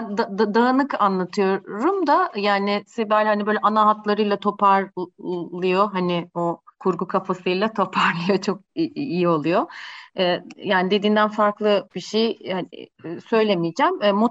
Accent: Sivas, Turkey; Sivaslıyım.

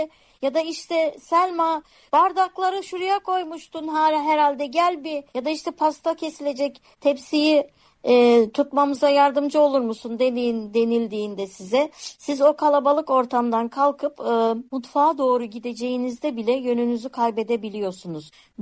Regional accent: Mersin, Turkey; Ben aslen Mersinliyim.

